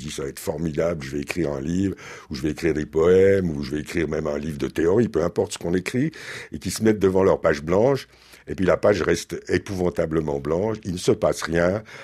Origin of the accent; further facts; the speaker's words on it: Switzerland; Si vous allez dans la campagne, chez nous en Suisse